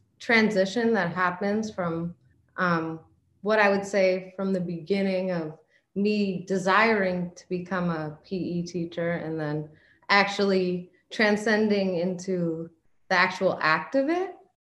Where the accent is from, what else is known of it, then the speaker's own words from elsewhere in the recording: Buffalo, New York, United States; I'm a Canisius grad student. I am from Buffalo, New York.